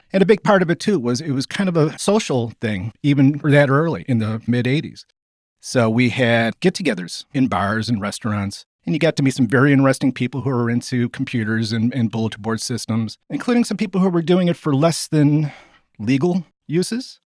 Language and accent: English; Buffalo, New York, United States; I grew up in Buffalo